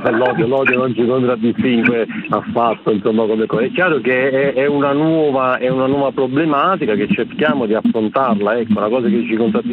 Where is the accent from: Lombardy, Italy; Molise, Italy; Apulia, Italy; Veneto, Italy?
Molise, Italy; sono della parte, sono molisano